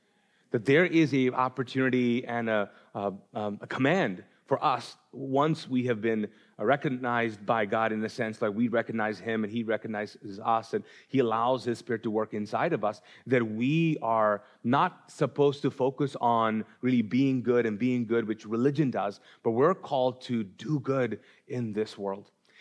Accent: Kuwait; moved away; I was born and raised in Kuwait. My parents actually moved from Pakistan to Kuwait and for a better life. And I was born there.

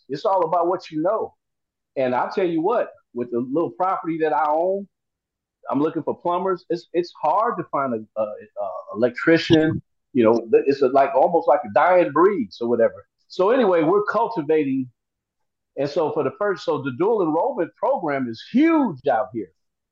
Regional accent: California, United States; I think I'm from California, but I don't know what the school system is. I've been gone a while.

